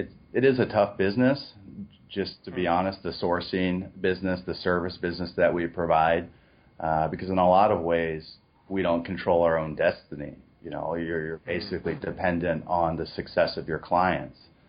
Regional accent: Seattle, Washington, United States; moved away as an adult; also born or lived in China; growing up in Seattle and being surrounded by nature and then living in China for nearly a decade

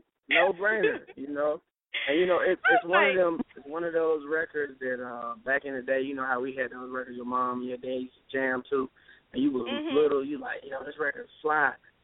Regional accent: Greensboro, North Carolina, United States; also born or lived in High Point; And, of course, my hometown, shout out to Greensboro and High Point, and even shout out to, you know, Raleigh and Durham.

